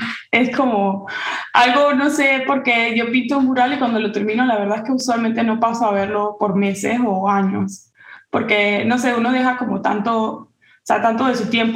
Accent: Panama; moved away as an adult; also born or lived in United States; now in Dallas, United States; yo sentía que yo había vivido toda mi vida en Panamá y que quizás no iba a ser beneficioso para mí vivir el resto de mi vida en Panamá sin haber experimentado otro lugar. Y bueno, yo nací en Estados Unidos

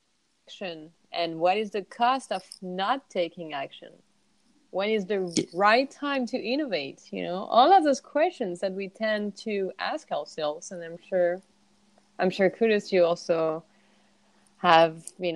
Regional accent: Canada; from Canada.

